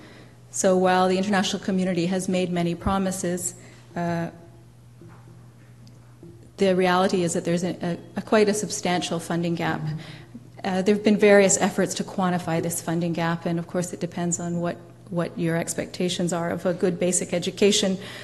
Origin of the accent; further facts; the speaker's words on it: Canada; I'm a Canadian